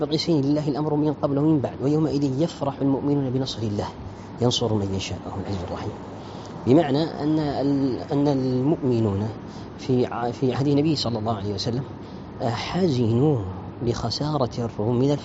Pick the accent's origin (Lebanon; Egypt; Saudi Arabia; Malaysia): Malaysia; Arabic is a second language; عندنا في ماليزيا في بلادي هنا